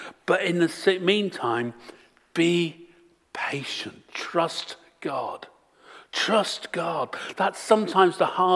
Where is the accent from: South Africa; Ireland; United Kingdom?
United Kingdom; Torquay, South West England; I come from the seaside, I come from Torquay.